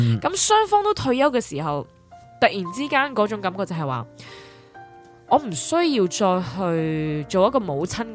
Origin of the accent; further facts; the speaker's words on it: China; 有我们中国人呢不是有些讲句呢